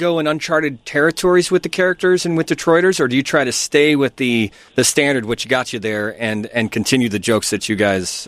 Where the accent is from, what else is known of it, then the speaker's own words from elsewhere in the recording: Chicago, Illinois, United States; I'm from Chicago. I don't understand.